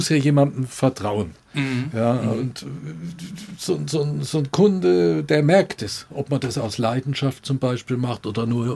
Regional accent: Würzburg, Bavaria, Germany; Ja, ich bin Würzburger

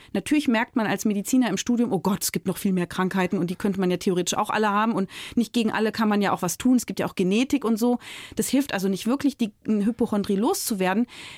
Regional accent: Berlin, Germany; Ich komme ja aus Berlin, ne?

